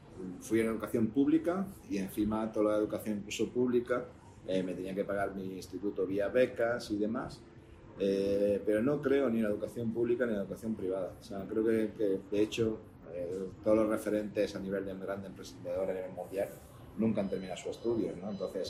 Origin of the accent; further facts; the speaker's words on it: Linares, Andalusia, Spain; born there; yo nací en Linares, en Jaén, y no es un sitio en el que ni estuviera la tecnología, ni estuviera el movimiento de startups